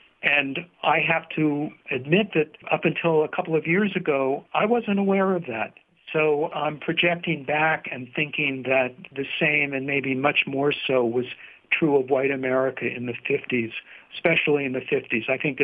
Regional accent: Cincinnati, Ohio, United States; I know personally, I grew up in Cincinnati

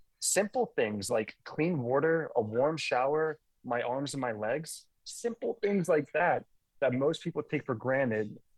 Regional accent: Long Island, New York, United States; Yeah, so I'm from Long Island, New York, which is roughly just an hour outside the city itself. And it's absolutely amazing. I love where I'm from. I'm 15 minutes from the beach, an hour from the city

